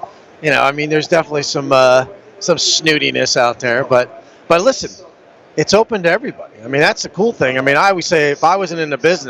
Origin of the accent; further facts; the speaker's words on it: Northeast, United States; they call scrambles best balls down here, and I'm from the Northeast.